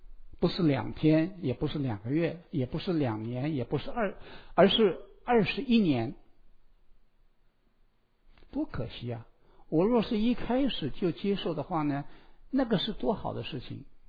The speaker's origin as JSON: {"language": "Chinese", "country": "China", "said": "我们中国人有一句话非常非常的好"}